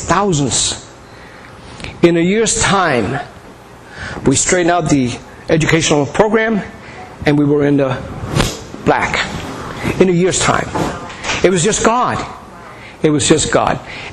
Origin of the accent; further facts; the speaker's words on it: New Jersey, United States; You know, I'm from New Jersey. He sends me to the desert.